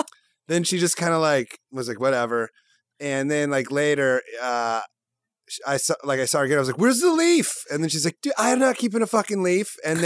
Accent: New York, United States; Yeah, I dress like a cowboy. I'm from New York.

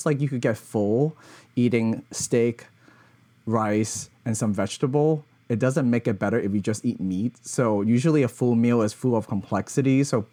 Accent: Hong Kong; English is a second language; So as nerdy as I am, like growing up in Hong Kong, like the East is really love teaching people how to experience the world

